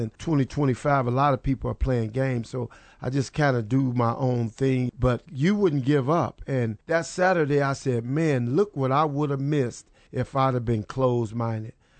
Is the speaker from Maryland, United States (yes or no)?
no; Urbana, Illinois, United States; Yeah, so I grew up in Urbana, and my mom in 68 helped desegregate the schools.